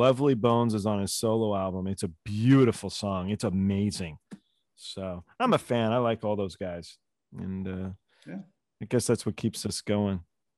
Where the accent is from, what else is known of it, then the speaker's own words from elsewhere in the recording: England, United Kingdom; I'm like, "Well, yeah, I'm English. Yeah, I'd love tea."